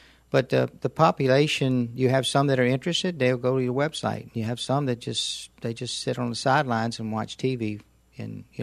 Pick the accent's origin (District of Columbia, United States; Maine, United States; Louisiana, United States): Louisiana, United States; Baton Rouge; It was excellent. I tell you, Jim, it was one of the best places in the world to grow up. You know, Standard Oil came there in 1909